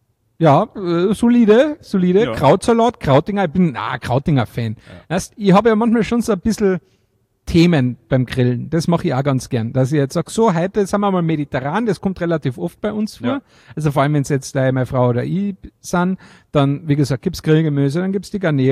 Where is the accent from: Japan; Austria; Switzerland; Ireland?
Austria; Carinthia